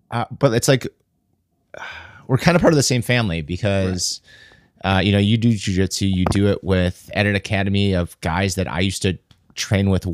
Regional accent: Cedarburg, Wisconsin, United States; So I'm from Cedarburg, Wisconsin. Grew up there.

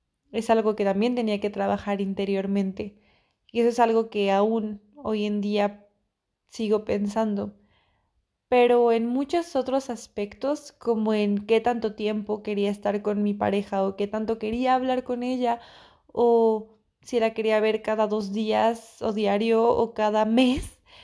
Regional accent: Mexico City, Mexico; yo soy de México y creo que esta parte como Al menos puedo hablar de Occidente o lo que yo en mi experiencia como mujer creciendo en la Ciudad de México aprendí

